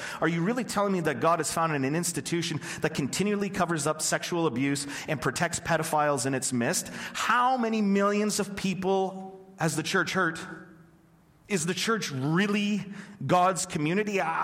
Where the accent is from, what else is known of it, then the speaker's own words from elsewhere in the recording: Ontario, Canada; I grew up in Ontario, completely separated from my extended family.